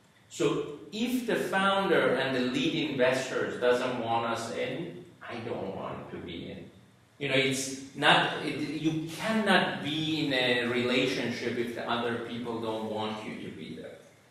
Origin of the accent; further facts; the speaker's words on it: Iran; English is a second language; we have 70 Indian founders. I am from Iran. We have 18 Iranian founders.